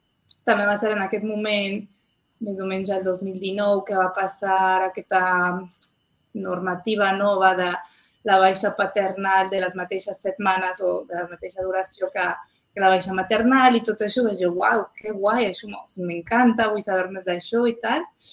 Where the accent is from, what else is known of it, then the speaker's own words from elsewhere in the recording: France; Catalan is a second language; also born or lived in Mexico; Jo soc francesa, vaig viure a Mèxic 5 anys i vaig tornar més o menys fa 5 anys.